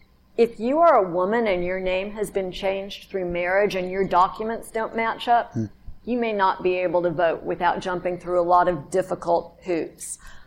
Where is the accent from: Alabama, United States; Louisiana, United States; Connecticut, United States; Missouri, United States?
Alabama, United States; And I'm from Alabama. I know a poll tax when I see one.